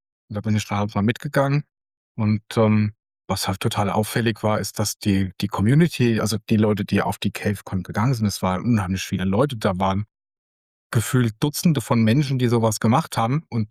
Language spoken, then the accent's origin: German; Frankfurt, Hesse, Germany; now in Aschaffenburg, Germany; Ich bin 1994 schon von Frankfurt nach Aschaffenburg umgezogen. Ich bin Frankfurter eigentlich